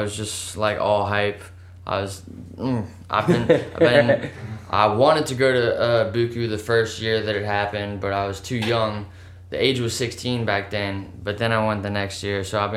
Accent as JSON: {"language": "English", "town": "New Orleans", "region": "Louisiana", "country": "United States", "said": "I'm from New Orleans, and my family's from New Orleans"}